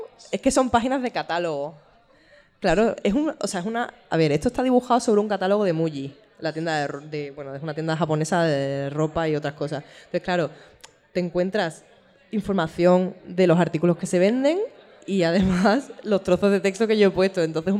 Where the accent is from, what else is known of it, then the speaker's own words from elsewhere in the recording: Seville, Andalusia, Spain; Está feo, lo sé, soy sevillana y muy orgullosa de mi tierra